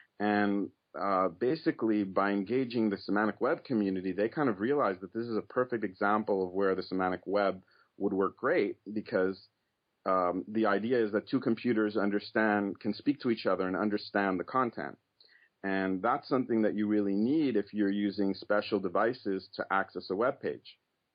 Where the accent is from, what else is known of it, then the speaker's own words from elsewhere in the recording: Canada; It's like it was in all over Canada, but when I heard that my hometown had it, I'm like, wow, it's like, you know, people you grew up with would be reading the paper.